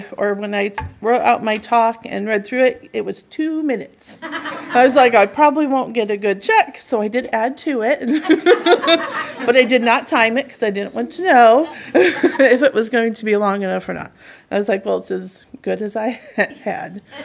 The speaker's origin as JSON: {"language": "English", "town": "Fort Wayne", "region": "Indiana", "country": "United States", "tie": "born or raised there", "lives_now": "Decatur, United States", "said": "I was born and lived in Fort Wayne all my life until I met Nathan, and we got married in 2002, and then we moved to Decatur, where we still live today."}